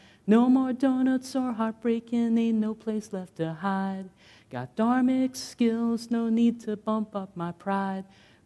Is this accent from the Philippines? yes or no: yes; Philippines; I come from the Philippines and it's the most Catholic, you know, country in Asia, Pacific Islands.